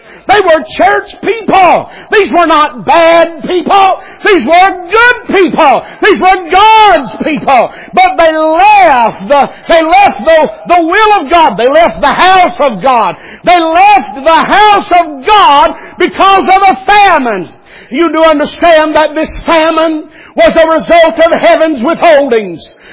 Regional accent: Alabama, United States; But I'm from Alabama, and we're still shouting about indoor plumbing.

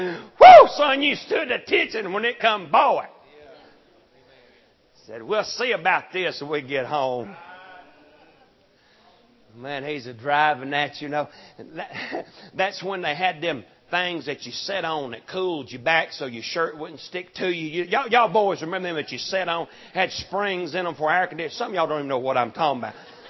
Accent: Tennessee, United States; now in Georgia, United States; no, ma'am, I was raised in Tennessee, and I live in Georgia, and I'm just trying to practice some of them old country boy manners.

